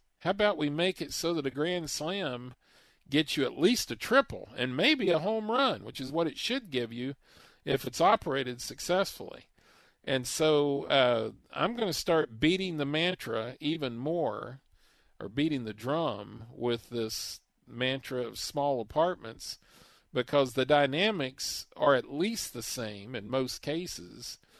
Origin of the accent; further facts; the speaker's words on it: Texas, United States; if I'm not, I'm from Texas, so I can say it that way.